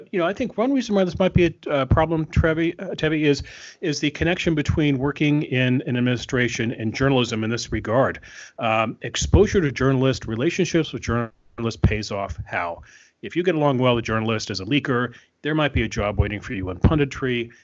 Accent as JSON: {"language": "English", "town": "Washington", "region": "District of Columbia", "country": "United States", "tie": "born or raised there", "said": "I grew up in Washington. My first job in life, to the extent it was a job, was delivering the Washington Post as a newspaper boy."}